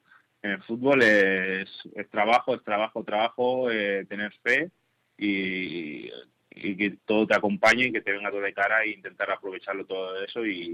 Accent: Granollers, Catalonia, Spain; born there; desde mi hermano mayor hasta mi hermana chica, somos nacidos en Granollers

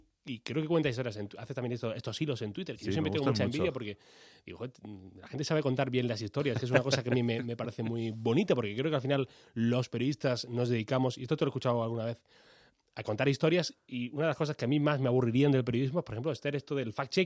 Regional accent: Granada, Andalusia, Spain; Yo que soy de Granada.

